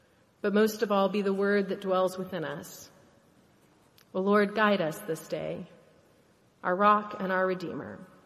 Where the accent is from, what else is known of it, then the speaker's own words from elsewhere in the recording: Idaho, United States; I remember growing up in Idaho, where the Aryan Nation loved to march in small towns.